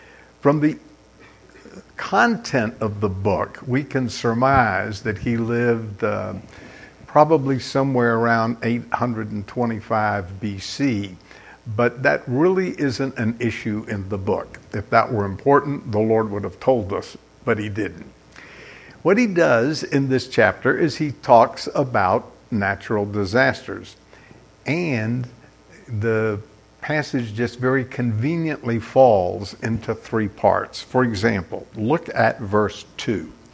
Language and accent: English; Florida, United States; also born or lived in Texas; As a matter of fact, I grew up in Florida. We always had hurricanes. I lived in Texas for a long time and there are tornadoes. And then I came to California